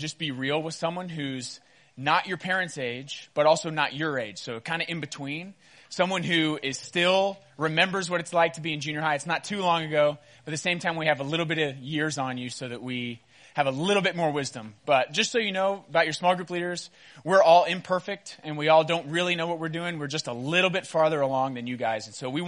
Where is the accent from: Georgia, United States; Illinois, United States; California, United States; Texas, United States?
Texas, United States; Katy; also born or lived in Houston; So when I grew up in Houston, Texas. Anyone from Houston by chance? Anyone ever lived there? Yeah, a few leaders. Oh, and a few students too. Awesome. So I lived in Katy, which is west side of Houston.